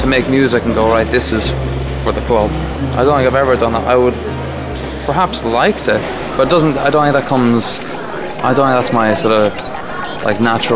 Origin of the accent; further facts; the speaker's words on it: Glasgow, Scotland, United Kingdom; also born or lived in Dublin, Ireland; now in New York, United States; I'm originally from Dublin, Ireland. Grew up musically in Glasgow, Scotland, I think, and currently in New York.